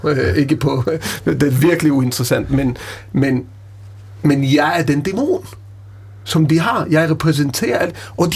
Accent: Israel; Danish is a second language; now in Denmark; Jeg er opvokset i Israel, boet

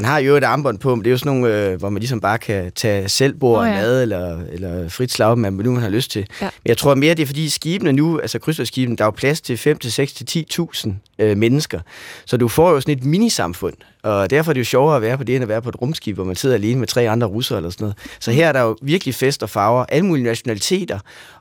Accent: Esbjerg, Region of Southern Denmark, Denmark; Jeg er fra Esbjerg, så jeg så Traumschiff på sådan en tysk tv.

